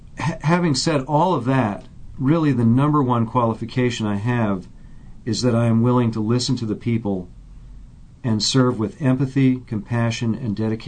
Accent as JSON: {"language": "English", "region": "Virginia", "country": "United States", "tie": "born or raised there", "said": "I am the only candidate to run for Ravana District in 50 years who was born and raised in Albemarle County."}